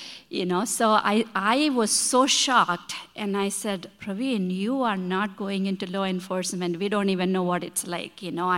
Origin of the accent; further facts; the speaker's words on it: India; moved away as an adult; now in Chicago, United States; My husband and I, his name is Matthew, we come from India. My husband has been here since 1985, and we got married in India in 88, and I came in 1990.